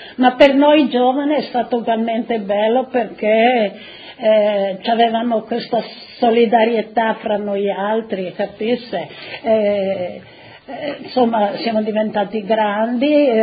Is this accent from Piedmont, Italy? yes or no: no; Pozzuolo del Friuli, Friuli-Venezia Giulia, Italy; born there; moved away; Sono nata a Samarden, che la mia famiglia è sotto il comune di Pozzuolo, diciamo, no?